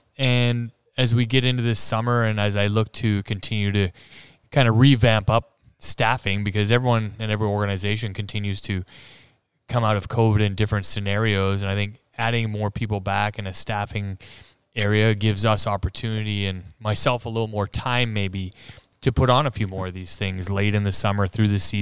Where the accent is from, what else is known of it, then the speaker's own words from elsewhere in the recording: Alberta, Canada; now in Raleigh, United States; I remember growing up in Alberta, and of course I was a fan of the Oilers and the dynasty and Wayne Gretzky and Mark Messier.